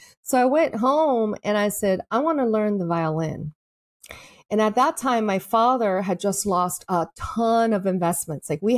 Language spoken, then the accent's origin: English; Taiwan; also born or lived in Japan; as an American citizen, I grew up in Taiwan. I grew up in Japan also.